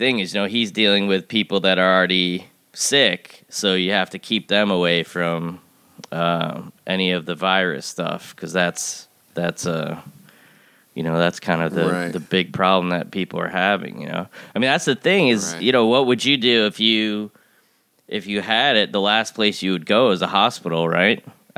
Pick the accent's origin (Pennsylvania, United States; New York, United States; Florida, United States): New York, United States; Owego; my parents, I think it was 2012, went through an actual flood of my hometown of Owego, New York